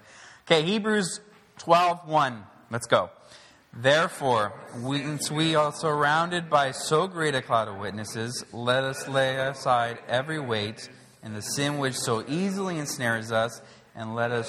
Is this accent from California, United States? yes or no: yes; Los Angeles, California, United States; moved away as an adult; I am from America, if you can't tell from my accent. California at that, I know. Los Angeles.